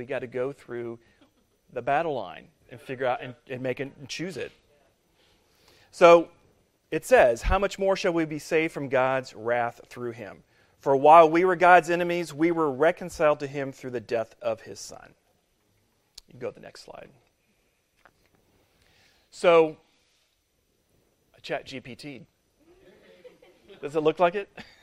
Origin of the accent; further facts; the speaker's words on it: Kansas City, Missouri, United States; I'm from Missouri originally. A lot of us are kind of, you know, transports in here.